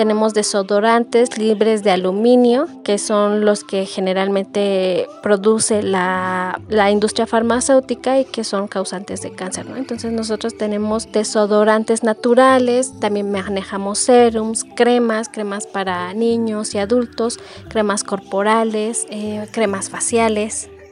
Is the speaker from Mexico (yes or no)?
yes; Tepetlixpa, State of Mexico, Mexico; soy originaria de Tepeclixpa